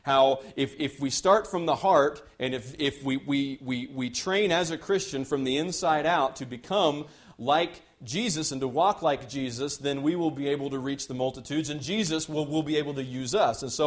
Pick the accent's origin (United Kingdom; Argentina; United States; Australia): United States; And as an American, it's especially different.